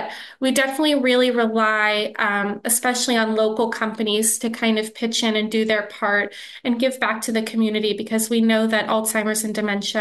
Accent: Pittsburgh, Pennsylvania, United States; I'm from Pittsburgh. I went to Schenley High School in Oakland

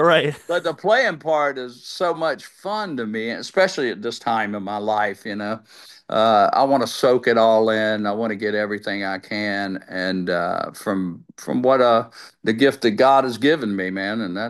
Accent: Florida, United States; I'm from Florida.

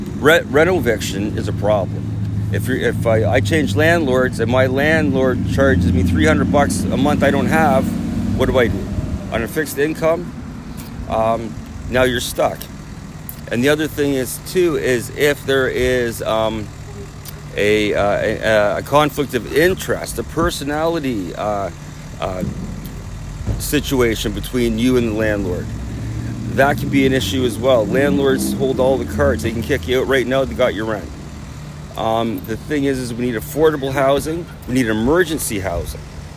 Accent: Toronto, Ontario, Canada; I am from Toronto.

